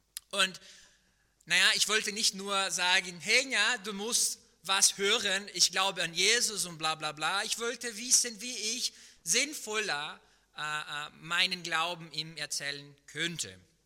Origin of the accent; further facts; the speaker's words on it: Brazil; now in Germany; aber wie ihr schon bemerkt habt, ich bin kein Deutscher. Ja? Ich bin Brasilianer, ich bin in Brasilien geboren, dort aufgewachsen. Ich bin seit ungefähr 5 Jahren hier in Deutschland.